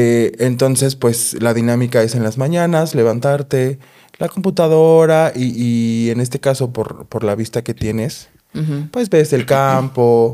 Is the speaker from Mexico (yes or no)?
yes; Mexico City, Mexico; Yo vengo de la Ciudad de México, que los que conocen la Ciudad de México, pues es un lugar de mucho ajetreo.